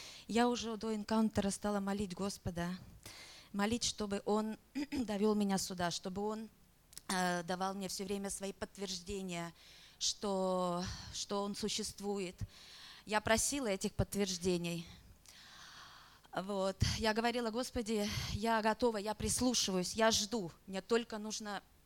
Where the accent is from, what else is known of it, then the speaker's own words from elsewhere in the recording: Russia; я из России. Сейчас живу в Ласкала.